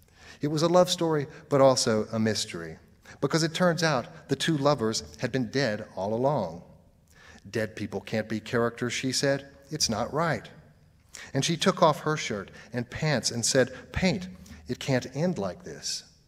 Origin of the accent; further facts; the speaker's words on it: Murfreesboro, Tennessee, United States; Yeah, I grew up in Tennessee mostly, outside of Nashville, in a little town called Murfreesboro, and I'm happy to be back in a place where I can say, you all know what the phrase good people means.